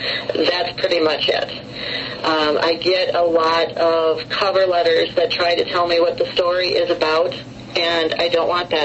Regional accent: United States; And I thought, well, I'm American, so yes, I probably will be.

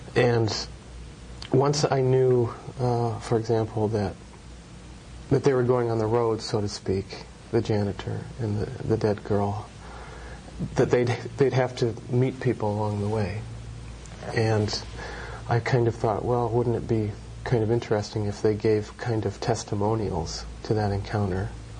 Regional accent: Nebraska, United States; I had to reckon with growing up in Nebraska somehow

